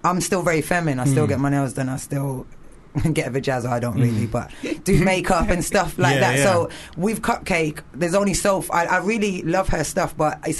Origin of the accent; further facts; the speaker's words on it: Birmingham, West Midlands, United Kingdom; moved away as an adult; now in London, United Kingdom; I'm from Birmingham, and at that time, it was like, 7 years ago.